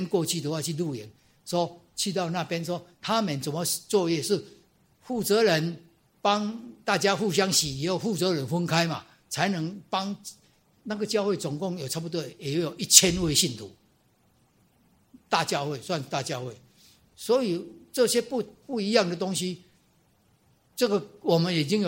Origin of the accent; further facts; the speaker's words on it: Taiwan; 因为他们两边不合，那我是台湾的，万一他知道说他接待台湾的，他也麻烦。